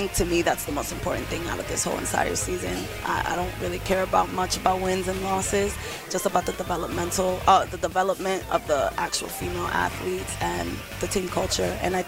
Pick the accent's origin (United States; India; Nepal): United States; Bronx, New York; also born or lived in Atlanta; So I'm from the Bronx, and I was living in Atlanta for about 10 years, so I'm very much a city girl. I never saw myself coming to Adrian, Michigan.